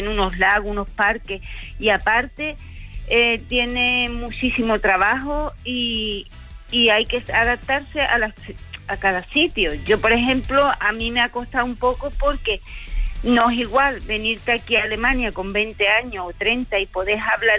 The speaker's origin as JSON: {"language": "Spanish", "town": "San Fernando", "region": "Andalusia", "country": "Spain", "moved": "yes", "lives_now": "Moers, Germany", "said": "yo soy de Cádiz."}